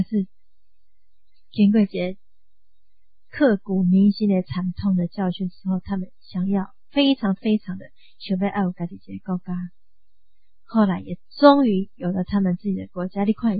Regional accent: Taiwan; 这就是我们台湾人的重要性，这也是我们台湾人的责任

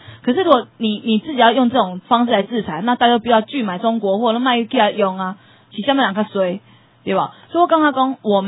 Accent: Taiwan; 我们台湾人去中国比较多，

